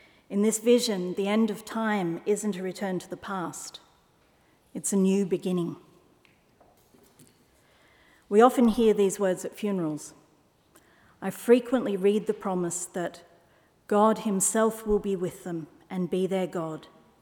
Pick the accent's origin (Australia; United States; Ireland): Australia; Although I am Scottish Australian, I absolutely adore the song Jerusalem.